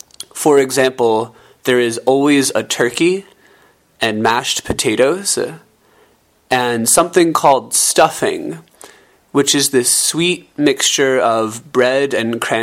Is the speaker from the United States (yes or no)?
yes; Philadelphia, Pennsylvania, United States; I'm from the United States, from the town of Philadelphia.